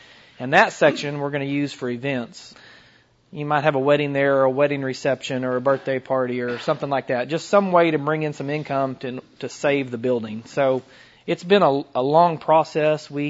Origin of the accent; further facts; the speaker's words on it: Fayetteville, Arkansas, United States; And I'm from the Northwest Arkansas area, mainly Fayetteville, Springdale, and some of those smaller towns around that area.